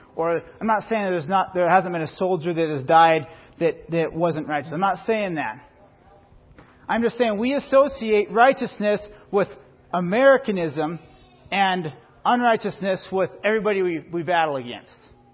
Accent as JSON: {"language": "English", "town": "Missoula", "region": "Montana", "country": "United States", "said": "If you do, I'm from Missoula."}